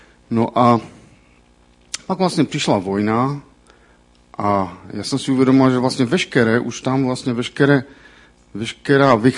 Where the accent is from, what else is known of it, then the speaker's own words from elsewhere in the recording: Třinec, Moravian-Silesian Region, Czechia; pocházím z Třince, je mi už dost let, konkrétně 51.